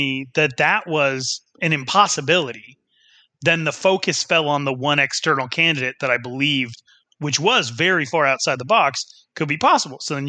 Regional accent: Wyoming, United States; I was on a business call with somebody from my hometown in Wyoming

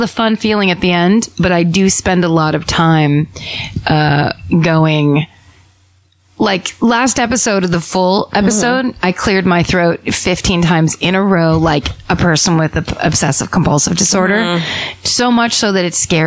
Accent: Kenosha, Wisconsin, United States; I was raised in Kenosha, Wisconsin, and I was told this story about this awful area in town.

